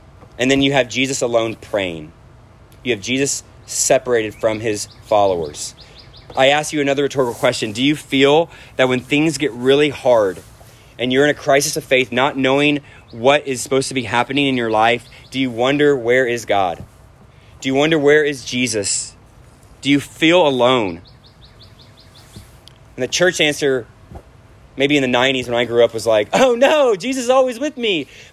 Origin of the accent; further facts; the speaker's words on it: Corpus Christi, Texas, United States; And I mean, I grew up in Corpus Christi Bay and my uncle would take me sailing and I just hated it.